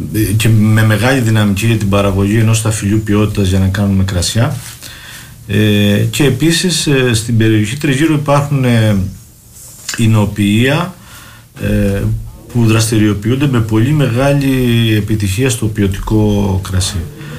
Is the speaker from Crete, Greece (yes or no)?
yes; Dafnes, Crete, Greece; εγώ είμαι κατάγομαι από τις Δαφνές. … τη βρίσκεις μόνο στις Δαφνές.